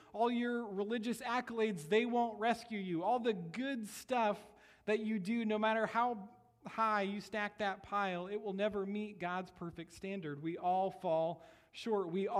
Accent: Iowa, United States; I didn't grow up on a farm in Iowa, but I grew up in Iowa in the middle of nowhere

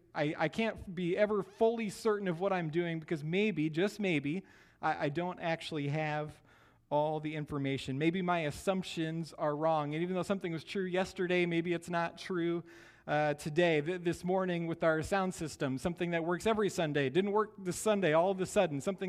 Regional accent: Iowa, United States; I grew up in the Midwest in Iowa, and we had tornadoes that would just, you know, kind of pop up all over.

